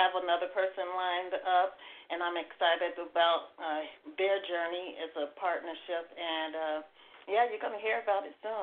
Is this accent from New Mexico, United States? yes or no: no; Chicago, Illinois, United States; growing up in Chicago, being raised by a single father and my brother, and going to private school